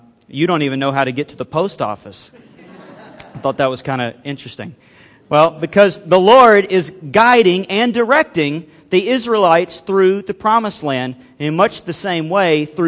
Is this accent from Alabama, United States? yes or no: yes; Alabama, United States; Okay, I'm from Alabama, so we do a little preaching in response.